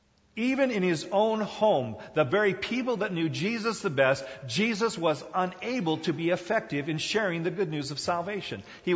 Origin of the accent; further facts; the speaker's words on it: South Korea; And so I grew up on the Sawdust Trail, as they call it. In Korea, though, it wasn't sawdust.